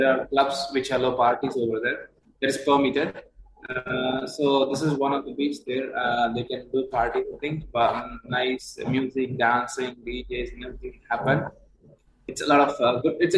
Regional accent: California, United States; I'm traveling by the bay, actually, but I'm really from the Bay Area, but I'm traveling around 300 miles from my location.

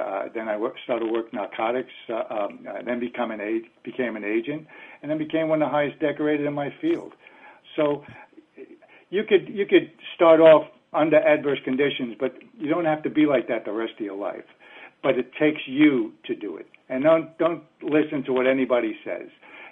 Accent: New York, United States; I'd done some bad things growing up in New York, but I was growing up in New York.

